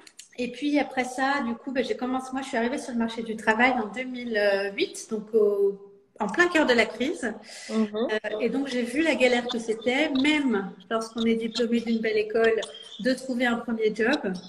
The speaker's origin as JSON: {"language": "French", "town": "Saint-Ouen-l'Aumône", "region": "Île-de-France", "country": "France", "tie": "born or raised there", "said": "Moi j'ai grandi dans le Val-d'Oise, à Saint-Ouen-l'Aumône, donc pas très loin de là où je suis élue aujourd'hui. Donc, il y a un territoire assez populaire. Moi, je fais ma scolarité en ZEP, en zone d'éducation prioritaire."}